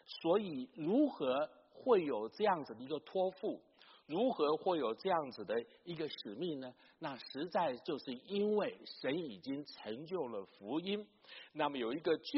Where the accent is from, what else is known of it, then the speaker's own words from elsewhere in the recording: Chiayi, Taiwan; 我在台湾的南部嘉义长大